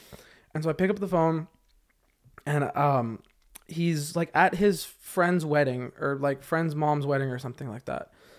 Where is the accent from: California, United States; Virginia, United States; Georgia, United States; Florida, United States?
California, United States; Camarillo; I felt weird because I grew up in Camarillo. So it's not like this big town